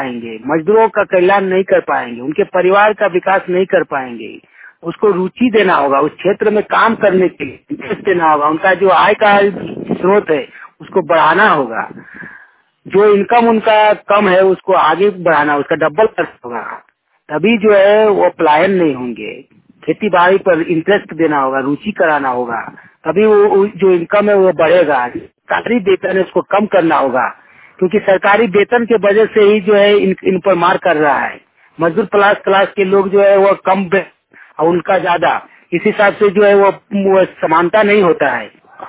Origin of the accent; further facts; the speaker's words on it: Jharkhand, India; ग्राम कस्मा चट्टी, पंचायत कस्मार, जिला बोकारो, राज्य झारखंड का मूल निवासी हूँ।